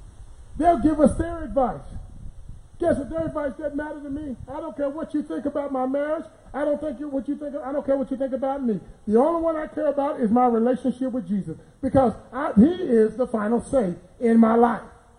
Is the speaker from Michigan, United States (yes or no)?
no; Dallas, Texas, United States; So when I was growing up in Dallas, Texas, my mama had 10 babies in 10 years.